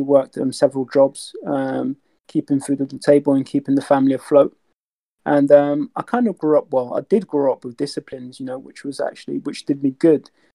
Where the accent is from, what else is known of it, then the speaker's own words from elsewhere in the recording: London, United Kingdom; I am 34 years old. I am from North London. I represent a black and ethnic minority background. My original background is black African